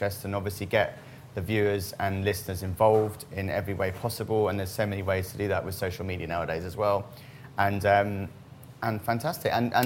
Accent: Crouch End, London, United Kingdom; So I'm from Crouch End originally, Hornsey, and then I went to school in Muswell Hill

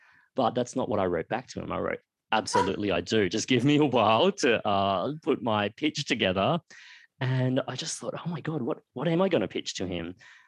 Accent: Australia; growing up in Australia, Asian, that's me. I belong in this anthology.

